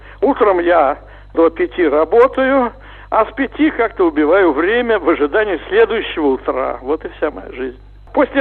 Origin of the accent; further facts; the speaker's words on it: Moscow Oblast, Russia; moved away as an adult; also born or lived in Saint Petersburg; я родился в Москве, жил в Санкт-Петербург, я уехал тоже по нужде, меня не брали в институты в Москве.